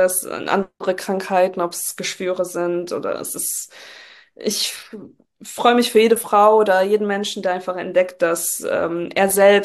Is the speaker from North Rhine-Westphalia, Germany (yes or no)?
yes; Düsseldorf, North Rhine-Westphalia, Germany; ich bin Düsseldorferin, ich habe so mein Herz auf der, also als Rheinländerin so mein Herz auf der Zunge